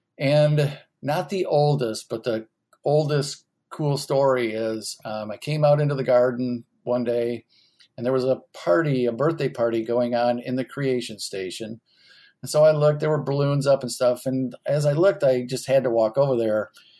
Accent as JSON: {"language": "English", "region": "Michigan", "country": "United States", "said": "Well, I'm originally from Michigan. I went to MSU. I have 3 degrees from MSU."}